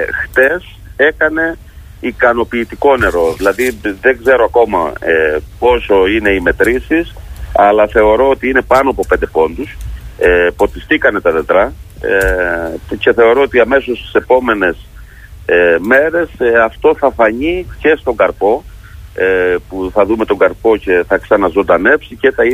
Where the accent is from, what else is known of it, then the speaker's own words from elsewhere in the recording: Asites, Crete, Greece; Εδώ η περιοχή η δικιά μας είναι όψιμη. Είμαι από τις Ασίτες και έχουμε διαφορά από την παραλιακή ζώνη εδώ, δηλαδή του Ηρακλείου, γύρω στις 15-20 μέρες.